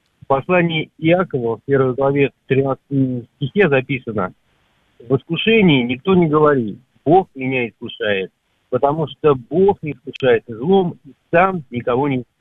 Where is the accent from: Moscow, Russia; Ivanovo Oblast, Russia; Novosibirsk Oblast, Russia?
Moscow, Russia; А, я из Москвы.